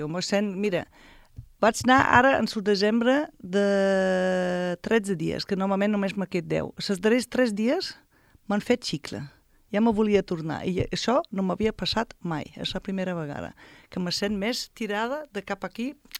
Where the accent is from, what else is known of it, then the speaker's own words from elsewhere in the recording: Cologne, North Rhine-Westphalia, Germany; Catalan is a second language; Soc de Colònia, has dit, eh? Colònia no és tan fred.